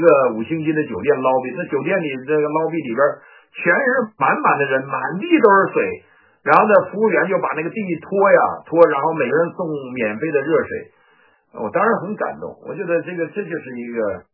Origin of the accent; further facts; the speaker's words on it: Northeast China, China; 我现在在北京，或者我在东北，就在我老家